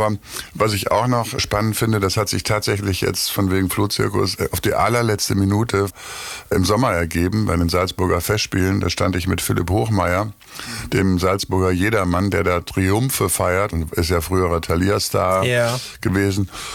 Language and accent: German; Münster, North Rhine-Westphalia, Germany; er kommt aus Gronau, ich komme aus Münster. Und er hat lange in Münster gelebt, wie ich auch